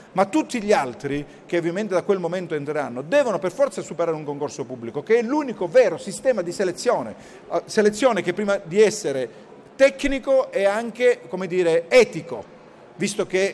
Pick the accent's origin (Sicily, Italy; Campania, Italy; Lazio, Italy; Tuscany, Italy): Sicily, Italy; Parlo da siciliano che vede in un buon 30% degli enti locali della nostra isola in dissesto finanziario.